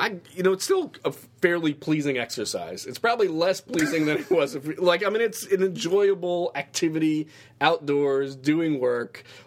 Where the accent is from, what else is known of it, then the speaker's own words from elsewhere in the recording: Washington, District of Columbia, United States; maybe if you're from further north and you're accustomed to normal falls like I grew up in Washington, D.C.